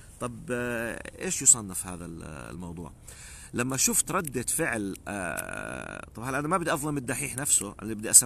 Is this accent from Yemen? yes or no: no; Jordan; تماما زي بعض الأشخاص عندنا في الأردن للأسف